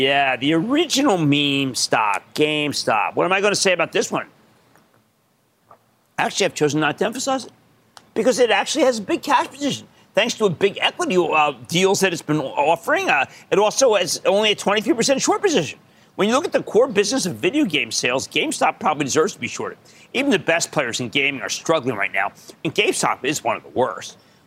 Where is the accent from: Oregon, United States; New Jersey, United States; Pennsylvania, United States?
New Jersey, United States; Oh, how about Peter, my home state of New Jersey?